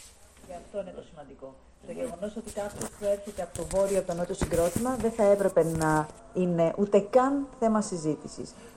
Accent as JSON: {"language": "Greek", "region": "South Aegean", "country": "Greece", "said": "είμαι δωδεκανήσια με την πραγματική σημασία της λέξης. Αγαπώ το χώρο μου, αγαπώ τον τόπο μου. Είμαι από αυτούς που έχουν επιλέξει να ζουν στα Δωδεκάνησα."}